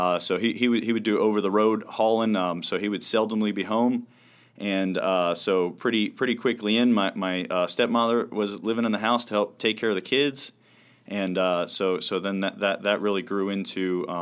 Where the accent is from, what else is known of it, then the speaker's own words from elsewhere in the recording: Camden, New Jersey, United States; born there; I was born in Camden, New Jersey, and that's where it all kind of started.